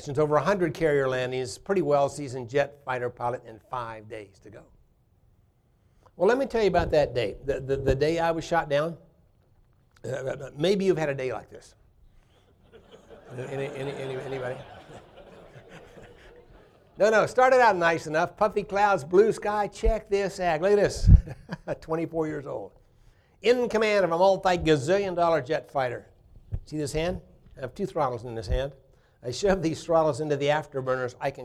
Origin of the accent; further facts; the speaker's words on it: Kansas, United States; I was a hayseed from Kansas. I'd never been out of the four states of Kansas, Missouri, Nebraska, and Oklahoma.